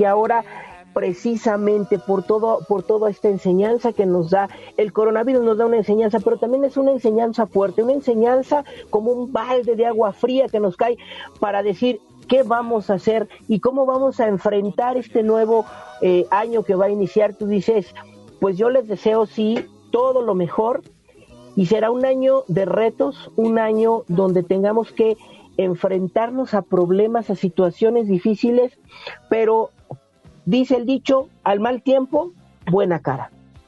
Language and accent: Spanish; Mexico; nosotros como mexicanos el cambio es lo que nos detiene mucho para hacer muchas cosas, o nos da miedo o no nos gusta.